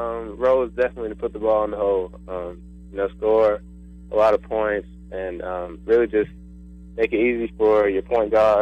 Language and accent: English; Chicago, Illinois, United States; I'm from Chicago, Illinois.